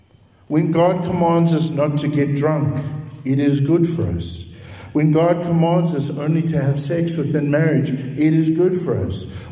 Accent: Durban, KwaZulu-Natal, South Africa; now in Pretoria, South Africa; As a young man growing up in Durban, never crossed my mind that I might be living in Pretoria West.

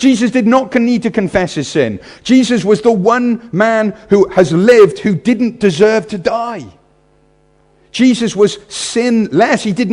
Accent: Wales, United Kingdom; And it's Wales. I grew up in Wales, so the sun came out once a year and just rained permanently.

